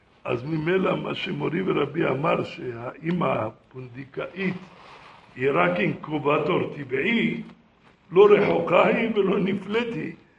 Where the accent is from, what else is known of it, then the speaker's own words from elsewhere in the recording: Casablanca, Casablanca-Settat, Morocco; now in Israel; אני עוד זוכר כשהייתי ילד קטן, פעם הלכתי בקזבלנקה, איפה שנולדתי